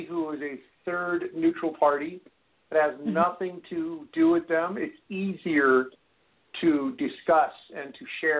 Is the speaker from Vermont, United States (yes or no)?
no; Iowa, United States; a lot of the Amish people that I knew growing up in Iowa, you know, in my part of Iowa, you know, they're very well off.